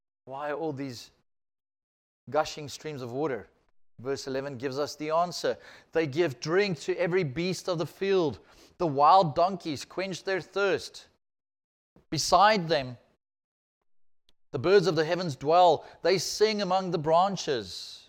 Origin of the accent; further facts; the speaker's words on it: Johannesburg, Gauteng, South Africa; Now, I'm from Joburg.